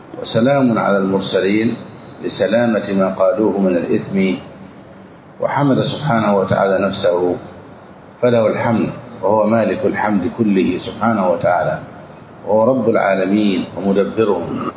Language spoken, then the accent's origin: Arabic; Egypt; تظن في بعض البلدان، في عندنا في مصر يقول لها مسحاء.